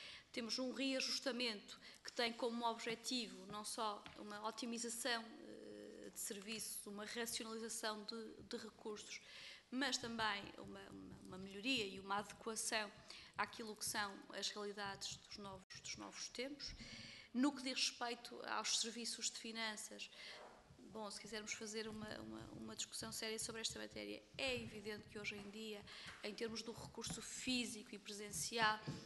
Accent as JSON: {"language": "Portuguese", "region": "Bragança", "country": "Portugal", "tie": "born or raised there", "said": "mas em relação ao Distrito de Bragança, de onde sou e onde cresci."}